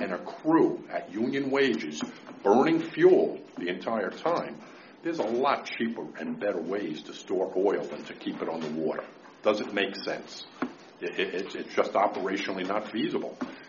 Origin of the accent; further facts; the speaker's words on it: New Jersey, United States; I'm from New Jersey. Everybody can laugh now.